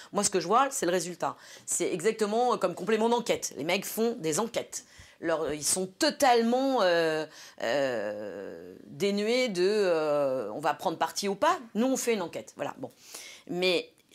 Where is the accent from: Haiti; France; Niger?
France; Argenteuil, Île-de-France; Moi, j'ai grandi à Argenteuil, j'ai grandi dans une famille populaire